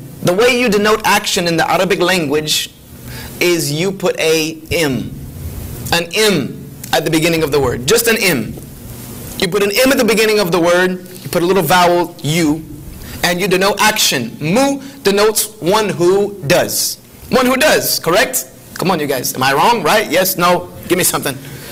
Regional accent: the South, United States; I'm from the South. Our grammar is completely different.

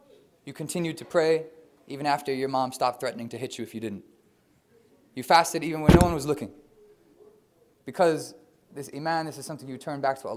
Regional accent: Pennsylvania, United States; also born or lived in Rhode Island / Connecticut; now in Brooklyn, United States; I grew up just north of here in Bucks County, Pennsylvania. I was born in Rhode Island, grew up in Pennsylvania, lived in Connecticut for a couple of years

